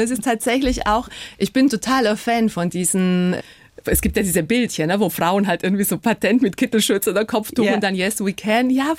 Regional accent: Caraș-Severin County, Romania; moved away; Ich bin ein Kind des Banater Berglandes, bin dort geboren und aufgewachsen. Meine Eltern sind dann nach dem Umsturz nach Deutschland ausgewandert. Also wir gehörten in Rumänien schon zur deutschsprachigen Minderheit.

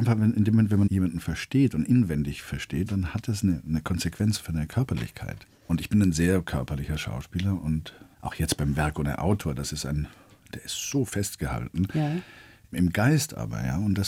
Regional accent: Baden-Württemberg, Germany; accent: Swabian; also born or lived in Karlsruhe; Der Schwab, ich meine, ich bin aufgewachsen da.

